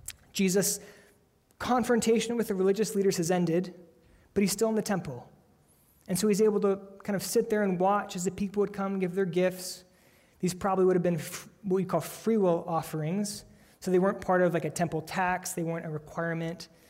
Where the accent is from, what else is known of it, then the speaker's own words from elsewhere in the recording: United States; just because we are American Christians and we are phenomenally wealthy